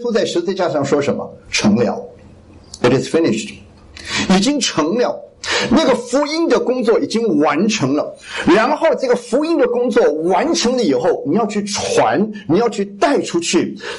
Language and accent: Chinese; Taiwan; 因为我是从台湾来的。